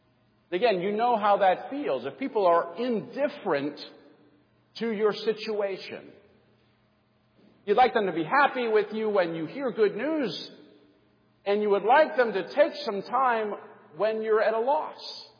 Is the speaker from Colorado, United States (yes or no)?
no; Pittsburgh, Pennsylvania, United States; I'm from Pittsburgh.